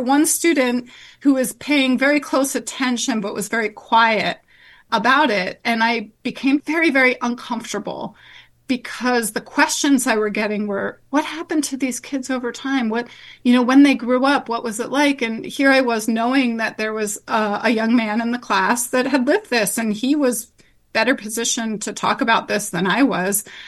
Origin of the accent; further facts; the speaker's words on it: New Jersey, United States; now in Ohio, United States; I was originally from New Jersey, and that's where I had done my previous work. But then I was living in Ohio